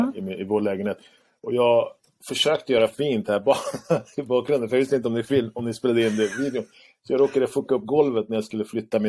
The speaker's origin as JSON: {"language": "Swedish", "country": "Lebanon", "said": "jag kommer från Libanon, Mellanöstern"}